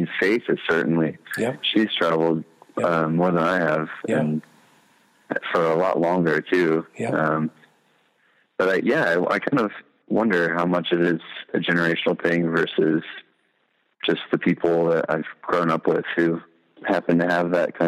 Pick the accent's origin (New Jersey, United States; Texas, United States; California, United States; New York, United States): Texas, United States; Austin; born there; I guess I am an American. I'm a Texan born in Austin, but I've been fortunate enough to see a lot of other cultures and to interact with a lot of other cultures